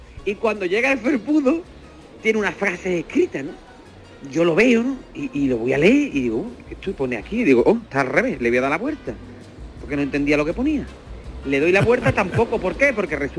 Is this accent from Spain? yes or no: yes; Seville, Andalusia, Spain; si soy de Sevilla Este, que mis padres, mi madre iba a luz, y en vez de dar luz en el hospital Macarena, se vino corriendo para dar a luz en el ambulatorio de Arcosa, para que fuera de aquí.